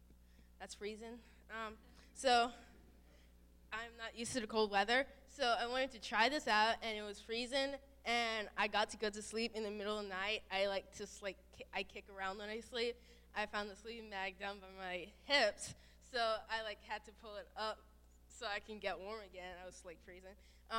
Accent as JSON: {"language": "English", "town": "St. Croix", "country": "U.S. Virgin Islands", "said": "I am from St. Croix, the small island in the Virgin Islands, and so I am used to, like, up in the 90s, somewhere around there."}